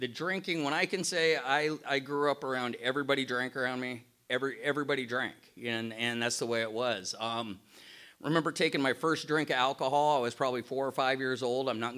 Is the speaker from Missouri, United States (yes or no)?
no; Eddyville, Oregon, United States; We were in the sticks in the hills of Oregon. I always say I come from Eddyville, where men are men, so are the women, right?